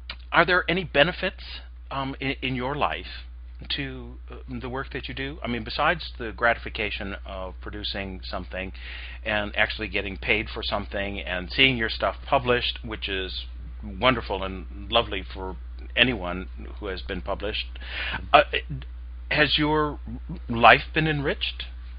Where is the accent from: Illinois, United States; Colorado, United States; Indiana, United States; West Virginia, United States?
Illinois, United States; Chicago; I was watching things like Shock Theater in Chicago, I grew up in Chicago